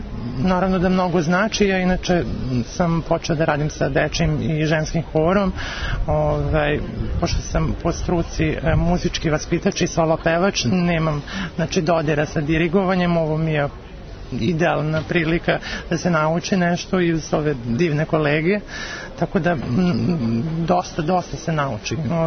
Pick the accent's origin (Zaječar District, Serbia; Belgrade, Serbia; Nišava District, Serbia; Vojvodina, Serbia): Vojvodina, Serbia; Alibunar; iz Alibunara sam.